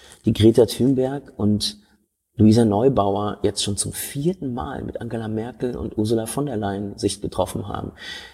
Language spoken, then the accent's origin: German; Berlin, Germany; ich bin in Schöneberg groß geworden.